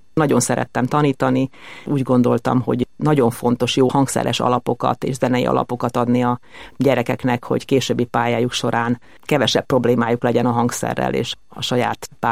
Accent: Székesfehérvár, Fejér, Hungary; Harmonikus, boldog gyerekkorom volt Székesfehérváron, értelmiségi, zeneszerető családban nőttem föl.

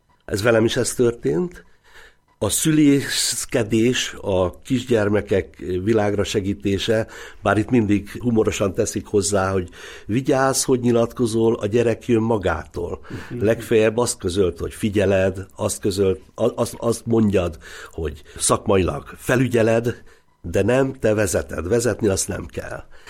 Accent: Veszprém, Veszprém County, Hungary; én már ősveszpréminek tartom magam.

